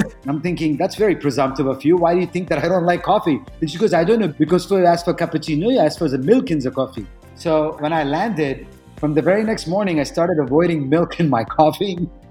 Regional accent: United States; So overall, I would say that being Indian American in the United States, for me, I wouldn't say that it was a difficult experience.

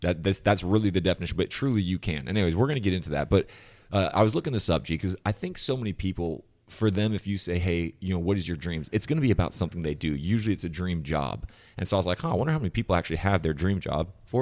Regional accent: California, United States; No, I mean, look, I'm from California, but yes, I take a lot of shots at it.

